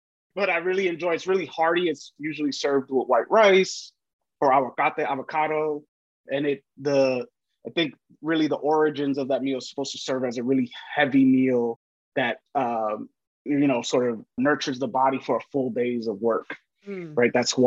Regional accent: Bronx, New York, United States; now in Brooklyn, United States; I'm from the Bronx, New York. I'm coming to you from my home office in Brooklyn. Still a Bronxite, if there's any New Yorkers listening, that's still home.

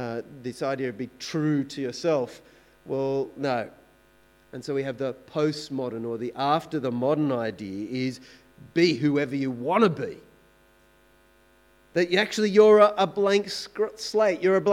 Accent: Australia; I'm an Australian. I'm a male.

